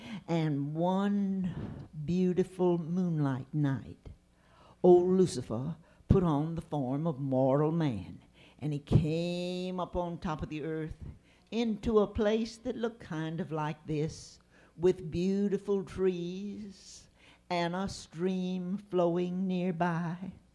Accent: Gainesville, United States; Now, I've known about that hole all my life when I was a little girl. You know, I grew up in Gainesville.

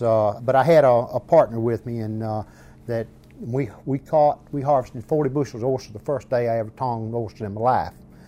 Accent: Milton, Florida, United States; also born or lived in Pensacola; But we moved to Milton when I was quite young. I was born in Pensacola and raised in Milton, Florida, in Bagdad, Florida.

